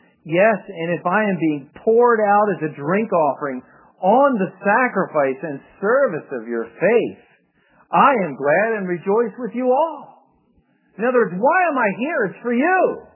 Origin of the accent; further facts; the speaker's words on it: Scotland, United Kingdom; Now, being a Scotsman, I would say, what a waste.